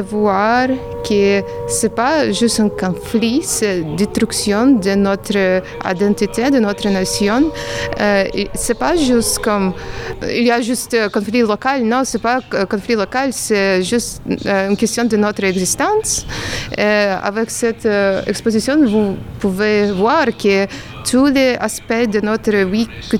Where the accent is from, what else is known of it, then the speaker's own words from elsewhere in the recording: Ukraine; now in Canada; quand je rencontre l'autre gens, je dis « Oh oui, je suis ukrainienne »